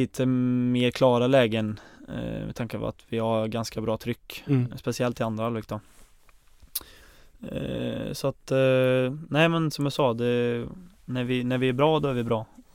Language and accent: Swedish; Ulvåker, Västra Götaland County, Sweden; Så att Ulvåker är ett samhälle på 3000 och jag är uppväxt utanför det. Så att det är långt in i ingenstans kan man säga.